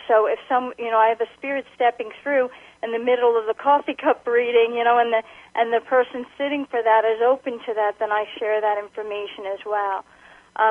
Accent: New York, United States; accent: New York; And I am a New Yorker, and I talk fast and everything, so I always warn people up ahead, you know, if my accent or, you know, I'm talking too fast.

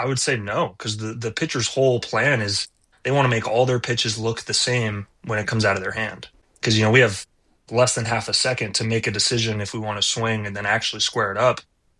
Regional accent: Rapid City, South Dakota, United States; also born or lived in Deadwood; I grew up in Rapid City, born in Lee Deadwood, a little smaller town even before that.

